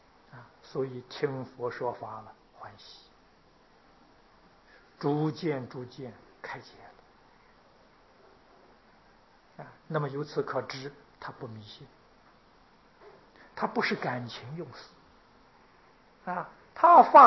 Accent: China

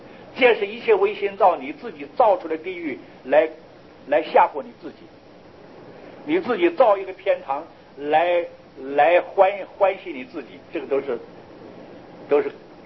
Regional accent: Taiwan; 我们台湾话不知道怎么讲，外省话跟台湾话这花就不是一样说法

